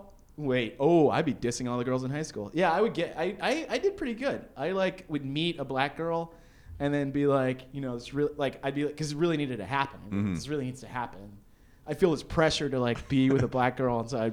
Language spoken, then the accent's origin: English; Dallas, Texas, United States; I grew up in Texas, in Dallas, Texas, in the suburbs of Dallas, which was like